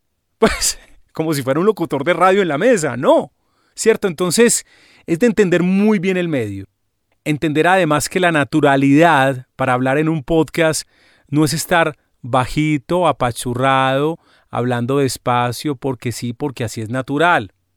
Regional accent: Medellín, Antioquia, Colombia; yo soy de Medellín. En Colombia nos conocen como paisas, las personas que nacimos en Medellín, en nuestro departamento Antioquia y en otros departamentos cercanos donde hablamos muy parecido.

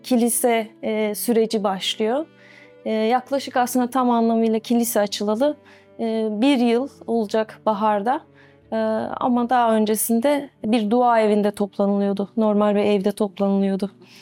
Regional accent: Ankara, Turkey; now in İzmir, Turkey; Ankara'da doğdum. Aslen Kırşehirliyiz. Ailem Kırşehirli. Ankara'da doğdum. Aslında Ankara'da büyük bir kısmını yaşadım hayatımın. İzmir'e geleli 4 yıl oldu. 4 yıldır İzmir'deyim.

